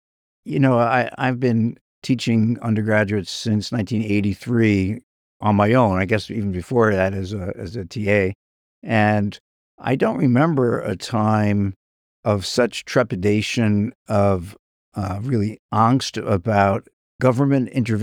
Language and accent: English; New York, United States; And I had never been west of the Poconos, so from growing up in New York.